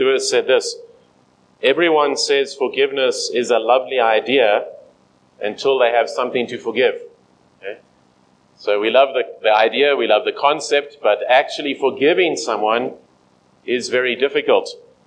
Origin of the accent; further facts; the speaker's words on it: East Rand, Gauteng, South Africa; I was born on the East Rand and grew up in the East Rand.